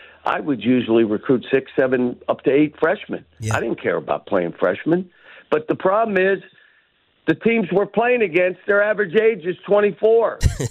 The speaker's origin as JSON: {"language": "English", "town": "Pittsburgh", "region": "Pennsylvania", "country": "United States", "tie": "born or raised there", "said": "Look, I grew up in Pittsburgh, so you know I like the Steelers."}